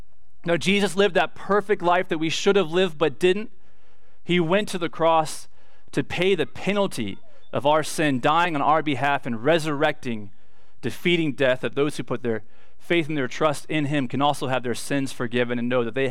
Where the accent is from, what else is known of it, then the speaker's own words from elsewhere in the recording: Ohio, United States; it doesn't affect me at all. I'm from Ohio.